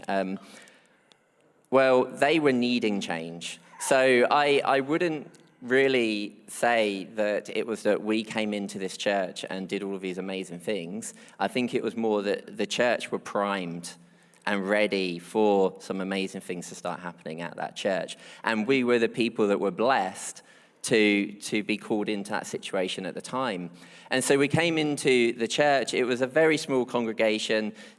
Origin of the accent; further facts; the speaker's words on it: Rochester, South East England, United Kingdom; now in Scotland, United Kingdom; I come from just south of London in a place called Rochester in Kent, and that's where I was brought up. I was brought up in what I thought was an excellent church